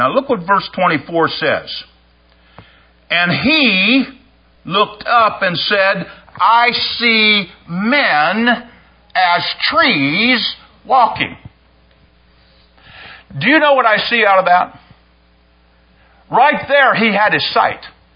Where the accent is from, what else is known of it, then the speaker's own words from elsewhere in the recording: Ohio, United States; now in New York, United States; We came here from Ohio as Ohioans, got jobs. That's how I became a New Yorker in my mind.